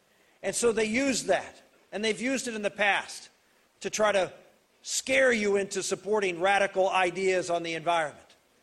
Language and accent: English; Pennsylvania, United States; Now, I come from Pennsylvania. We're doing a little bit of that in Pennsylvania, thank God.